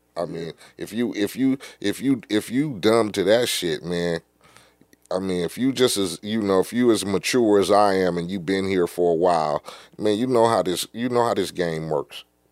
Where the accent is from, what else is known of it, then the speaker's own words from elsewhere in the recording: Compton, California, United States; I'm a nigga from Compton, born and raised.